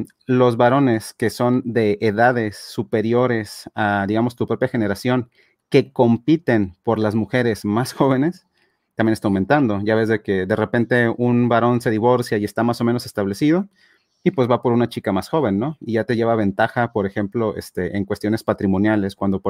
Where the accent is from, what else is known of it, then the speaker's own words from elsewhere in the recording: Mexico; aquí en mi país, en México